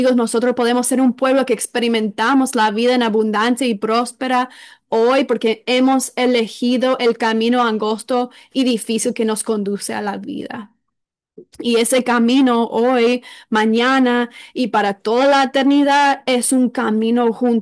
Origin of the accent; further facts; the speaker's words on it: Florida, United States; Yo soy de Florida, no sé si sabían, pero no tenemos montañas en Florida